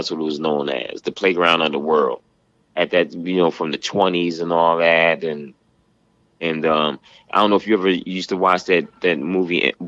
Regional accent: Atlantic City, New Jersey, United States; I grew up in Atlantic City, New Jersey.

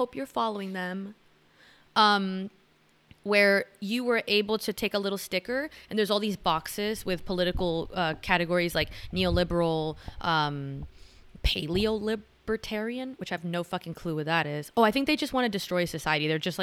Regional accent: Miami, Florida, United States; Because I am from Miami, so I wanted to go back.

